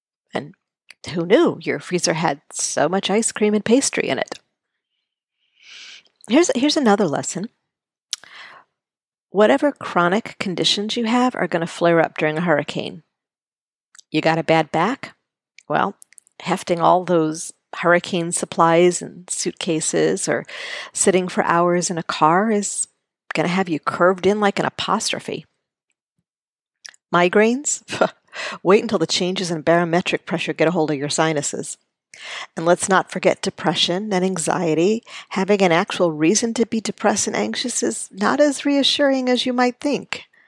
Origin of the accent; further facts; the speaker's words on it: New Orleans, Louisiana, United States; I grew up in New Orleans, and I lived through Betsy.